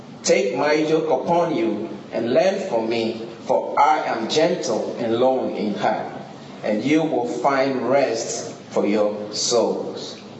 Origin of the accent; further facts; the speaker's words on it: Ghana; now in United States; I'm from West Africa, Ghana, West Africa, and I have been here in the United States since 91.